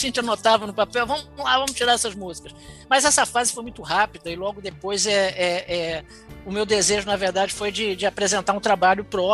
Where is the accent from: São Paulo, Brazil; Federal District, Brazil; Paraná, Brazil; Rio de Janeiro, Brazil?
Rio de Janeiro, Brazil; Sou do Grajaú.